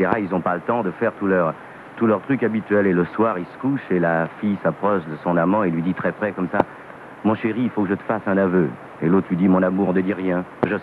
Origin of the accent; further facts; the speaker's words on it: Southern France, France; Je suis méridional, hein, ne me croyez jamais, enfin presque jamais.